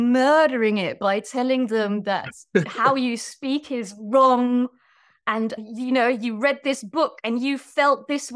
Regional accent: Tilburg, North Brabant, Netherlands; I grew up in the Netherlands, but with an English or a British mother, as you can hear from my accent probably. And I kind of grew up in an underprivileged neighborhood in Tilburg, which is in the south.

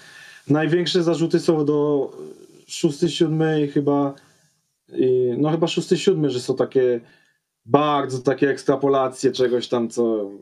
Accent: Kraków, Lesser Poland, Poland; Ja jestem z Krakowa

